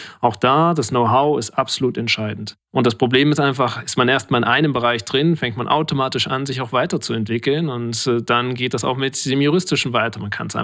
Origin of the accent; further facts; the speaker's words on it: Rastatt, Baden-Württemberg, Germany; also born or lived in Braunschweig, Germany; Aufgewachsen in Rastatt, also in der Nähe von Karlsruhe. Und später, was mein Studium angeht, das habe ich dann im hohen Norden gemacht, in der eisigen Kälte von Braunschweig.